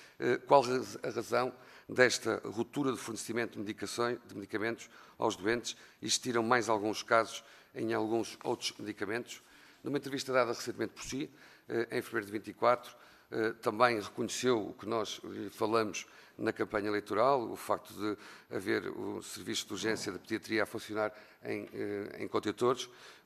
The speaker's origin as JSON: {"language": "Portuguese", "region": "Norte", "country": "Portugal", "said": "Alto Minho, da minha terra, se me permite dizer assim"}